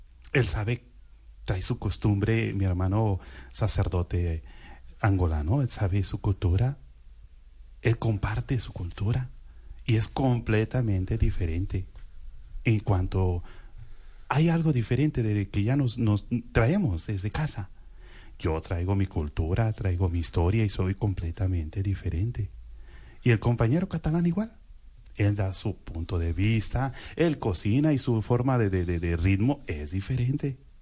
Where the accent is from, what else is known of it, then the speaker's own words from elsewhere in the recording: Mexico; Y yo, que soy mexicano.